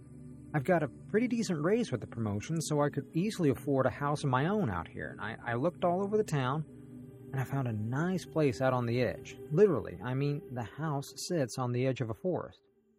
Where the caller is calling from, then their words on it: Kentucky, United States; I'm calling from Southern Kentucky.